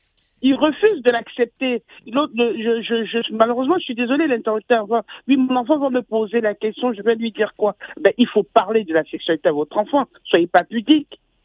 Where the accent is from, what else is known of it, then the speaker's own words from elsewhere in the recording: Cameroon; Je suis Camerounais, je suis Bamileke.